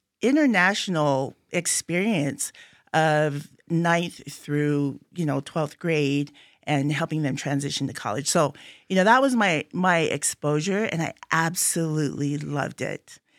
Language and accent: English; Hawaii, United States; Well, you know, being Native Hawaiian and growing up on this small island, I was actually quite isolated from other cultures, perhaps.